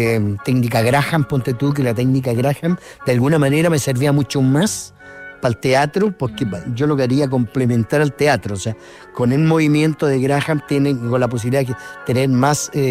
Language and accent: Spanish; Talca, Maule, Chile; Porque yo vengo de Talca.